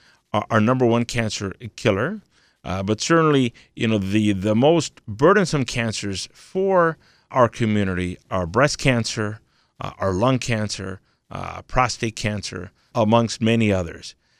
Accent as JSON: {"language": "English", "town": "Chicago", "region": "Illinois", "country": "United States", "said": "So I'm originally a Chicagoan"}